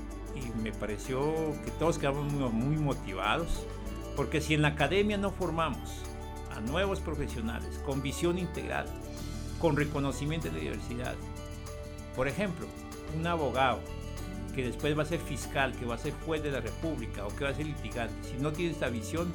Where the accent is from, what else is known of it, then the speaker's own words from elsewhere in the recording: Colombia; somos colombianos y nos interesa la convivencia pacífica